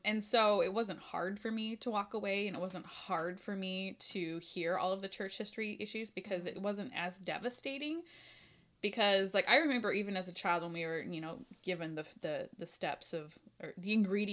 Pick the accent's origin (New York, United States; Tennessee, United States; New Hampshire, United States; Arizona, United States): Arizona, United States; I never hung out with the Mormon kids, even though I grew up in Arizona where there was a lot of Mormon kids.